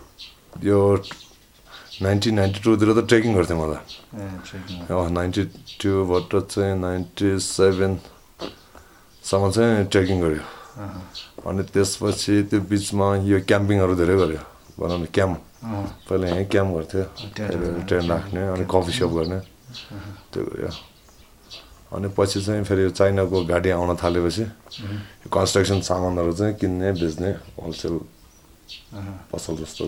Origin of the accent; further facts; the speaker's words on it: Lo Manthang, Gandaki Province, Nepal; now in Lo Manthang, Nepal; म चाहिँ प्राय त लमनथाङमा बस्छु अनि विन्टरमा पोखरा बस्छु